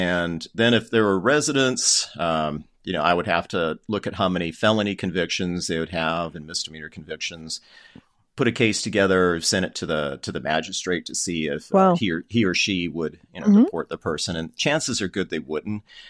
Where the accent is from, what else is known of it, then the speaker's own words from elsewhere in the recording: Colorado, United States; I grew up in Colorado, and my dad used to take us on road trips every summer for vacation